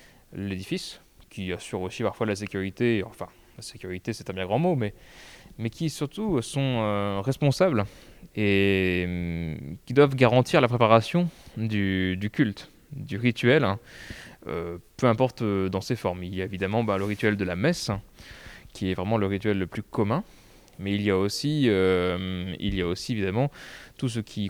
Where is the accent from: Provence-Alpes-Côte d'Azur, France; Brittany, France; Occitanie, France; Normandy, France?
Brittany, France; Brest; now in Quimper, France; Depuis la fin de mon baccalauréat, je me suis retrouvé à Quimper. Moi, je suis de Brest, Brest même à l'origine.